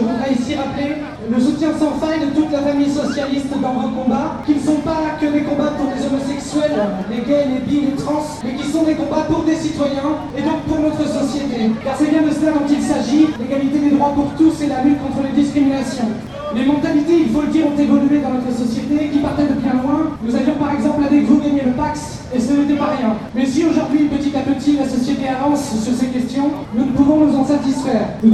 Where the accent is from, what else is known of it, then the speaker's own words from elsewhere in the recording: Segré, Pays de la Loire, France; Je viens de Segré